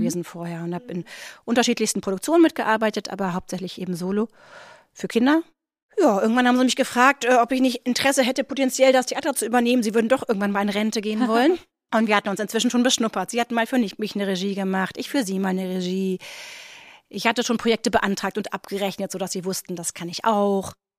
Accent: Braunschweig, Lower Saxony, Germany; ich bin gebürtige Braunschweigerin.

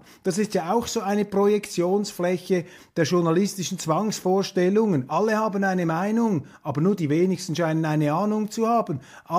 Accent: Switzerland; und man hofft auch als Schweizer für Deutschland, dass es wieder etwas freiheitliche Wege beschreiten möge.

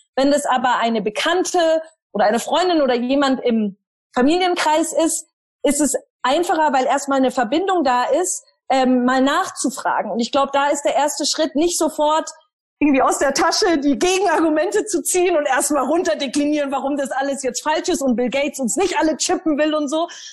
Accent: Germany; da haben wir ein tolles Buch als Deutsche, nämlich unser Grundgesetz

